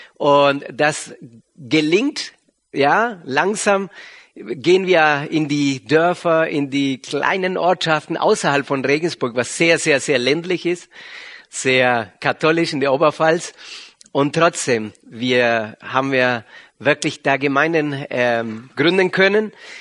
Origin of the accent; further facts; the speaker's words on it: Argentina; German is a second language; now in Germany; Wir kommen ursprünglich aus Argentinien, also wundert euch nicht über meinen Akzent. Wir sind aber schon sehr, sehr lange in Deutschland.